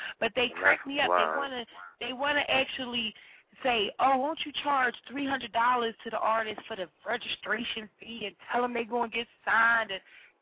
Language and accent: English; Philadelphia, Pennsylvania, United States; I'm from Philly, and I'm gonna be 100.